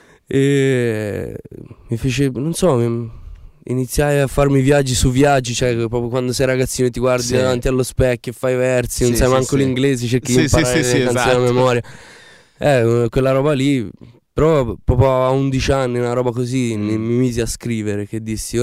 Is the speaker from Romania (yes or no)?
no; Kosovo; in casa mia io sono di origine albanese, sono del Kosovo. E comunque si ascoltava musica albanese, mio padre e mia madre ascoltavano musica popolare albanese, canzoni vecchie.